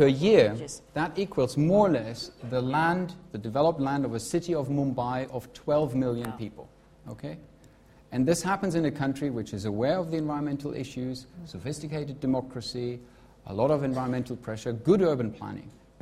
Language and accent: English; Germany; It's actually a big issue in my home country, in Germany